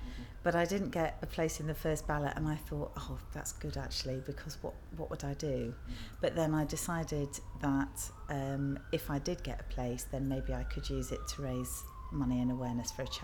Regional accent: Anglesey, Wales, United Kingdom; now in Liverpool, United Kingdom; And I was brought up in Anglesey, in North Wales

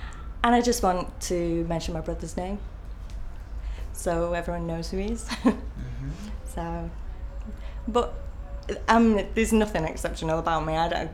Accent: Manchester, North West England, United Kingdom; I'm age 38, and I come from Manchester.

